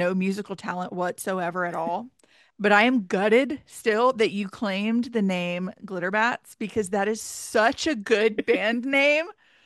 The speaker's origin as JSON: {"language": "English", "region": "the South", "country": "United States", "tie": "born or raised there", "said": "So I grew up in the South, but and I was raised in the Episcopal Church"}